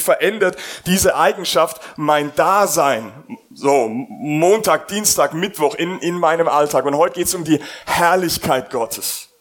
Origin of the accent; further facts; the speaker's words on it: Landau, Rhineland-Palatinate, Germany; Rheinland-Pfalz, südliche Weinstraße, das ist die Weinregion Deutschlands.